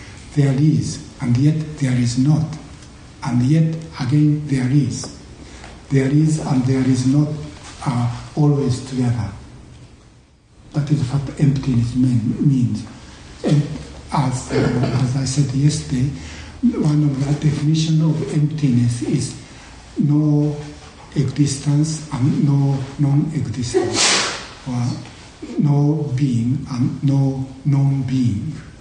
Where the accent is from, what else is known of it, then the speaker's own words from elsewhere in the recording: Japan; first language Japanese; English is a second language; moved away as an adult; I was born and educated in Japan, I use Japanese language to think. But because I studied some English at school in Japan, and also after I came to this country, I had to study English.